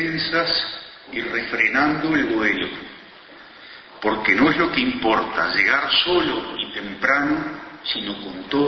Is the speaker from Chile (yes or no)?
no; Uruguay; de lo que somos los uruguayos